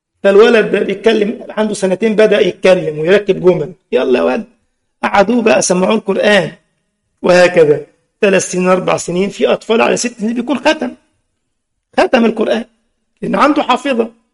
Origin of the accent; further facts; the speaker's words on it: Egypt; بيدفعوا 100 جنيه في الساعة عندنا في مصر